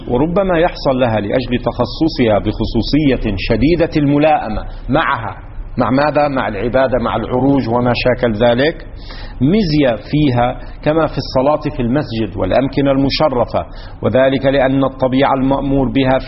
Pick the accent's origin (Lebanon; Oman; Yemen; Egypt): Lebanon; now in Qom, Iran; هذا عندنا في لبنان الحمام يطلق على كليهما